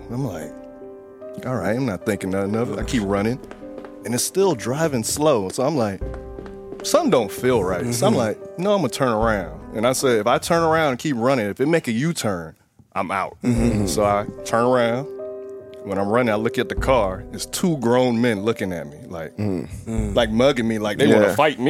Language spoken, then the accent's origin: English; Florida, United States; How y'all liking Florida? Y'all went to my home state.